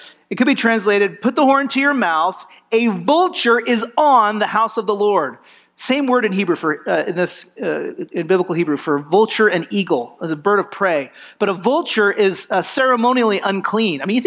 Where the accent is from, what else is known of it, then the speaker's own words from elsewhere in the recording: California, United States; was a young man growing up in California, I had to take driver's ed in high school.